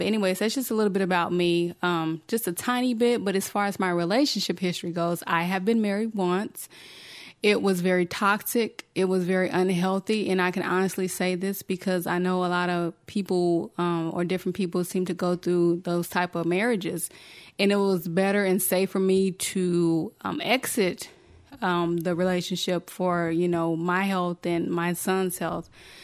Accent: the South, United States; I'm originally from the South. So of course, when I did move up here, it was a culture shock for me.

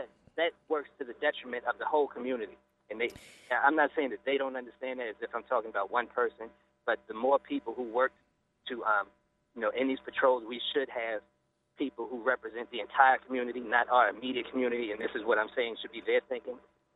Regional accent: The Bronx, New York, United States; Just to set the stage, I'm from the Bronx, and I'm from a community where my super was Jewish.

